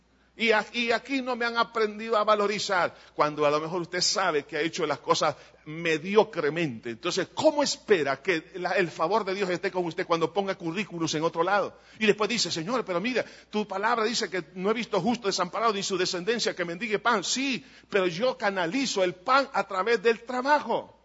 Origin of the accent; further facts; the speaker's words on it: El Salvador; Como salvadoreños hemos perdido una valorización en los últimos 15 años.